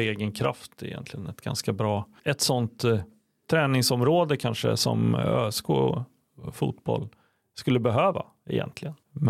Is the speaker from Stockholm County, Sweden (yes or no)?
no; Örebro, Örebro County, Sweden; Det är klart att man som örebroare